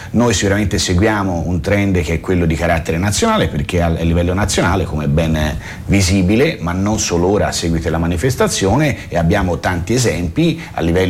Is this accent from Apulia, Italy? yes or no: no; Florence, Tuscany, Italy; Siamo fiorentini, diciamocelo.